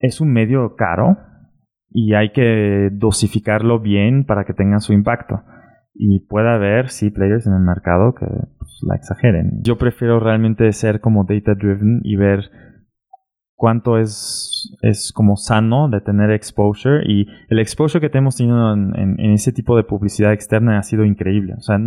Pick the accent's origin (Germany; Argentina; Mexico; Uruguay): Germany; Spanish is a second language; Como en mi caso, como alemán, no, o sea, si traes Siemens o BMW o marcas así en tu CV, pues ya la lograste, ¿no?